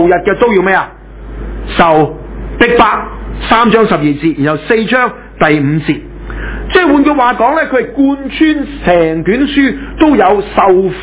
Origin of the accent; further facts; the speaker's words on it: Canada; 你知我哋加拿大人咧，就對美國又憎又恨噶嘛